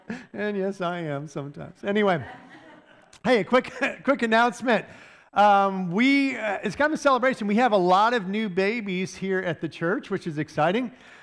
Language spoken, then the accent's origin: English; Michigan, United States; I grew up in Michigan, and in Michigan, there's a lot of schools that have hockey teams, but I did not. I grew up in a small school that didn't have a hockey team, but I really liked playing hockey.